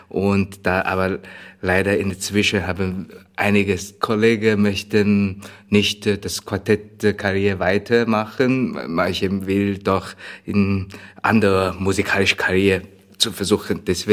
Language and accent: German; Shanghai, China; German is a second language; now in Vienna, Austria; Ursprünglich kommen wir aus Shanghai.